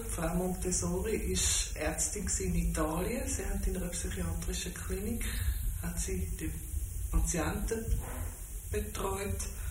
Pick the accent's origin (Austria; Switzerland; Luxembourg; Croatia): Switzerland; Zwar sind wir Schweizer immer wieder stolz auf unsere Aufgeschlossenheit, auf unsere Fortschrittlichkeit fast auf allen Gebieten